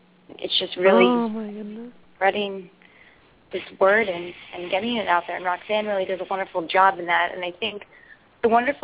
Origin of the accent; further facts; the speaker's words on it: Long Island, New York, United States; I'm actually from Long Island, New York.